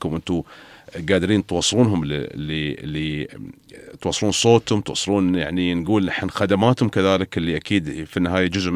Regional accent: United Arab Emirates; accent: Emirati

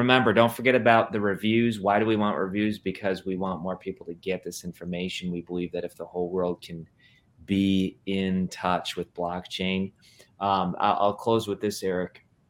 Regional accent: Wisconsin, United States; Well, that's interesting, because I am from Wisconsin, and there is a joke.

